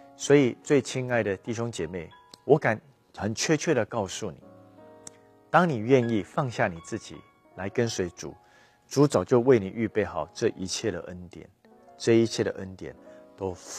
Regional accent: United States; now in Taiwan; 我那时候是在美国长大的，无论是在美国，后来决定回来台湾。

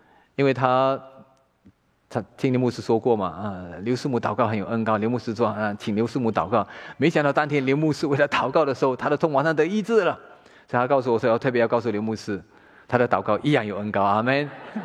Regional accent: China; 我们中国人最想吃喝的了

